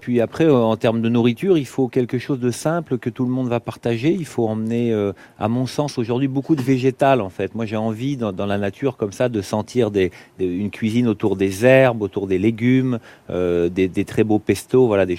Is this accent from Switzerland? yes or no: no; Normandy, France; sur une plage de la Manche, ma région d'origine